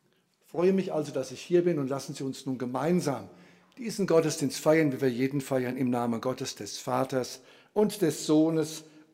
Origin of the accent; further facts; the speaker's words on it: Bottenhorn, Hesse, Germany; born there; moved away; Geboren bin ich in Bottenhorn. Wer hat denn schon mal was von Bottenhorn gehört? Ah ja, da kommt man der Sache etwas näher, aber ich bin schon lange weg.